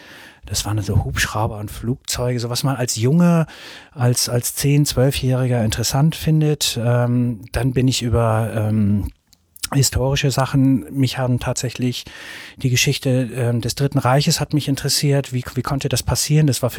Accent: Soltau, Lower Saxony, Germany; ich komme aus der Stadt Soltau

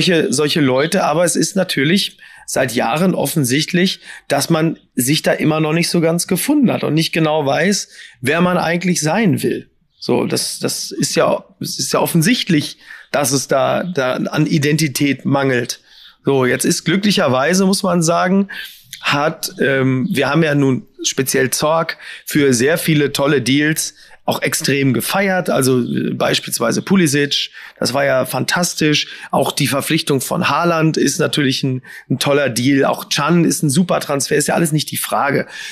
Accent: North Rhine-Westphalia, Germany; ich komme ja auch nur aus dem Ruhrgebiet

